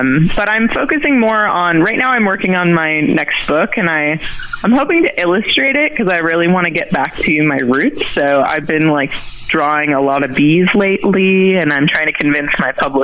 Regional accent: San Diego, California, United States; and then I moved back to San Diego, my hometown, and I didn't really know what I was going

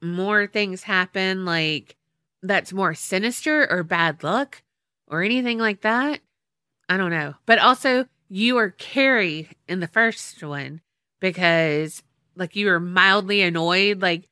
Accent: Finland; English is a second language; now in Puyallup, United States; I live in Puyallup, Washington, but I'm originally from Finland, so that's why I have a weird name. Also, English is not my first language

